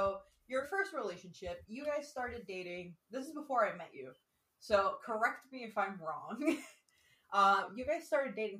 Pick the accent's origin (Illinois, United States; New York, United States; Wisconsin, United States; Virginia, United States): New York, United States; New York City; especially us, we grew up in New York City, such a big city. And we were in Brooklyn, which on its own is massive.